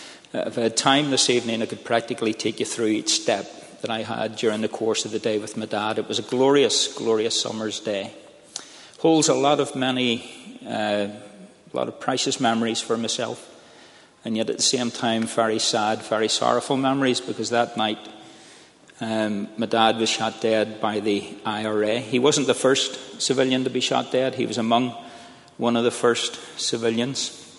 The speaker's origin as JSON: {"language": "English", "town": "Belfast", "region": "Northern Ireland", "country": "United Kingdom", "tie": "born or raised there", "said": "I come from Belfast in Northern Ireland. Grew up in East Belfast, in the shadow of Harland and Wolff Shipbuilders, a working class house"}